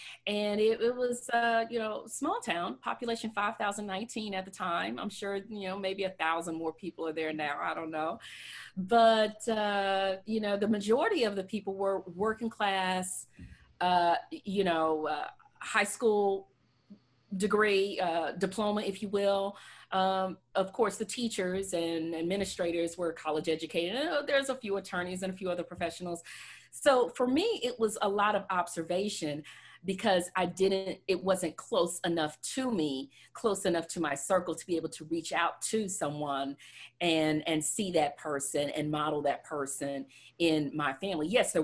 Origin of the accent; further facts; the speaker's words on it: Texas, United States; It was even more important growing up as a kid. I grew up in Southeast Texas, where it's hot and humid.